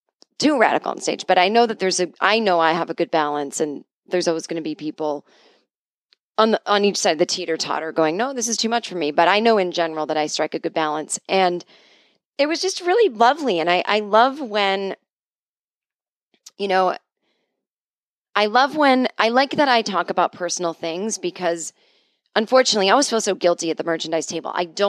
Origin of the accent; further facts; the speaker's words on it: New England, United States; I grew up in New England. I've seen plenty of Vermont.